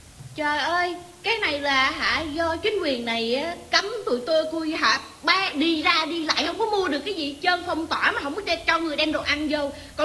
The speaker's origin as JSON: {"language": "Vietnamese", "region": "Ho Chi Minh City", "country": "Vietnam", "said": "Mình là dân Sài Gòn, mình ở khu vực Thủ Đức. Thủ Đức bây giờ là thành phố Thủ Đức."}